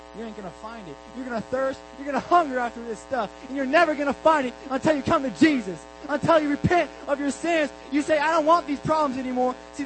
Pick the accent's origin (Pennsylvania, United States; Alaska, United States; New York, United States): Alaska, United States; Anchorage; also born or lived in Willow; I grew up out in Anchorage, or out in Willow.